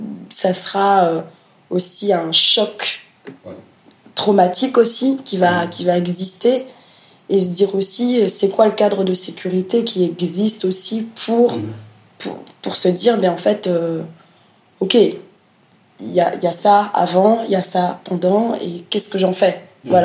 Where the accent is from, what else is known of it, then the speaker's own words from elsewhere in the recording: Burundi; moved away; j'étais plus âgée que toi aussi quand j'ai quitté ça, enfin quand j'ai quitté le Burundi et mon pays